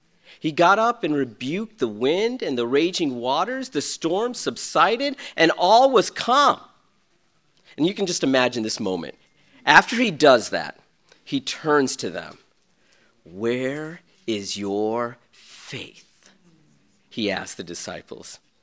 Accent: New England, United States; So, my wife and I, we're from New England.

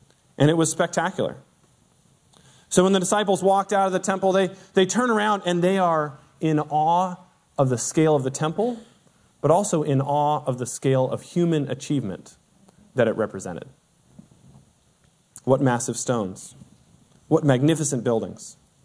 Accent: Seattle, Washington, United States; moved away as an adult; I grew up in Seattle and moved to New Jersey for college.

